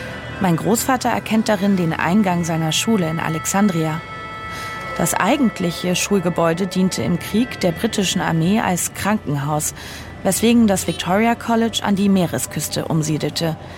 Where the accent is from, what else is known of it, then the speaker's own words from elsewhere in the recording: Munich, Bavaria, Germany; Ich bin zu Besuch bei meinen Großeltern in meiner Heimatstadt München